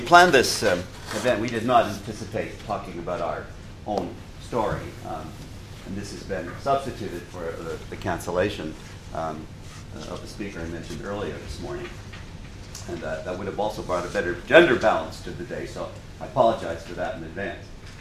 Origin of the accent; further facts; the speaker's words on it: Canada; My own view as a Canadian is that the NHS, compared to the Canadian healthcare system